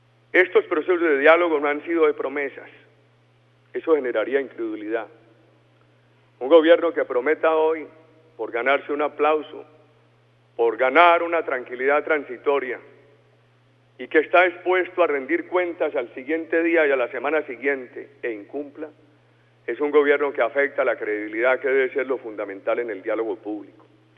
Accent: Colombia; o la noción como los colombianos entendemos el concepto de empresa.

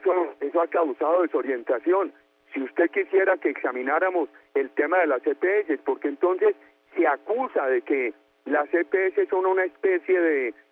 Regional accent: Colombia; como cualquier colombiano puede, tiene el derecho a decir lo contrario

